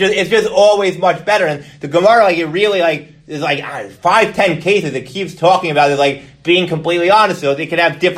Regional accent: Teaneck, New Jersey, United States; I tell the girl I'm from Teaneck.

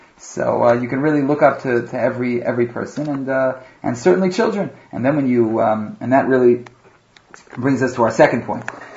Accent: New York, United States; I grew up near one in New York

